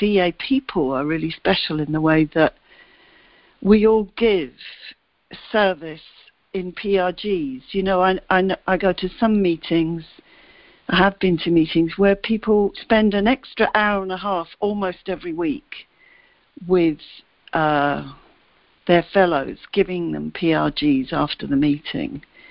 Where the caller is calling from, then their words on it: London, United Kingdom; I'm a debtor. I'm calling in from London, where it's 6:30 in the evening.